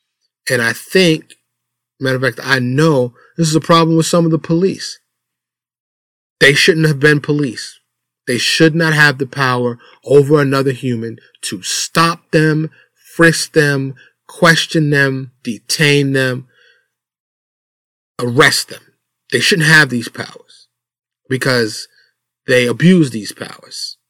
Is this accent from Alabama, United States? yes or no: no; New York City, New York, United States; Growing up in Harlem, in the Bronx, you know, in the South Bronx, you know, if I didn't have that discipline and structure, no telling where I would be.